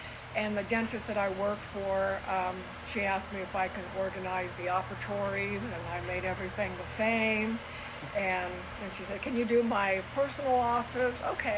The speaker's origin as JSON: {"language": "English", "region": "California", "country": "United States", "tie": "born or raised there", "also_born_or_lived": "Greece / Caribbean", "moved": "as an adult", "said": "Well, I'm originally from California. I'm a California girl, grew up there. I moved out of there about 1989, and I did a little bit of traveling. I lived in Greece for a while, lived in the Caribbean."}